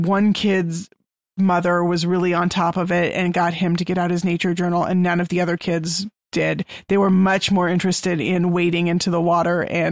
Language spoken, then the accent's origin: English; Texas, United States; And it's fun for me, too, because I'm not from around here. I'm from Central Texas.